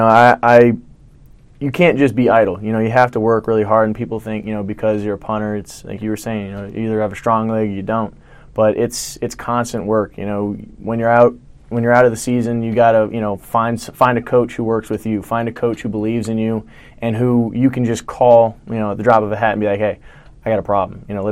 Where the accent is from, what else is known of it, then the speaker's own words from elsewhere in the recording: Florida, United States; I'm from South Florida.